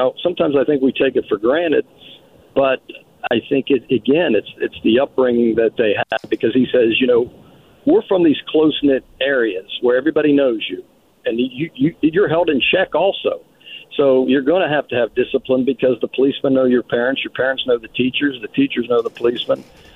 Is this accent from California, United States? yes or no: no; Uniontown, Pennsylvania, United States; I'm comparing Louisiana and where we grew up in Western PA.